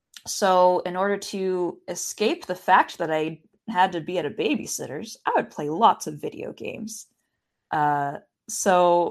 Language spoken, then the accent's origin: English; Richland, Washington, United States; I grew up in Washington State in a little town called Richland.